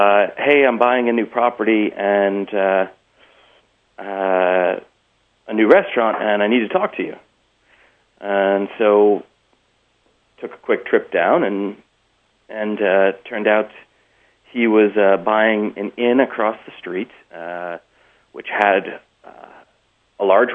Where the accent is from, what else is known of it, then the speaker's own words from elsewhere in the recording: United States; So Isabel being German and me being American, it was also a really good kind of cultural gap for people